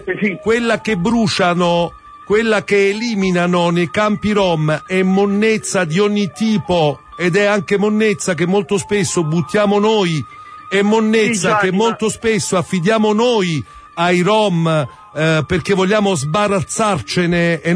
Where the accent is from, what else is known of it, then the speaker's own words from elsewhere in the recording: Naples, Campania, Italy; tu sai che io sono di Secondigliano